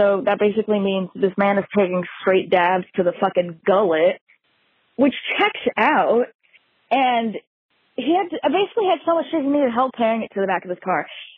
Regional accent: California, United States; But basically, I'm from the Bay Area, the South Bay Area, and I used to work at a dispensary in the South Bay Area.

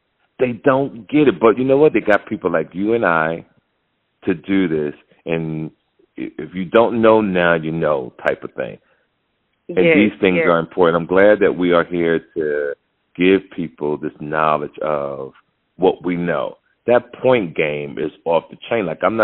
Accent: United States; Yeah, I'm on American.

